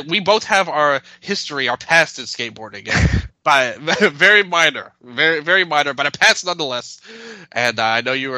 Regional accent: Germany; English is a second language; As a German, a European, in the great country of Germany, in America, they have made it very hard to follow the games live

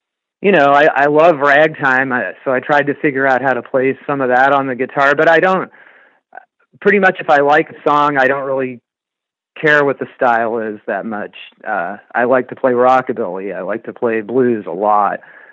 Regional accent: Maine, United States; Well, I grew up in Maine, and I got into music in the first place, I think, initially through that TV show Hee Haw that was on in the 70s.

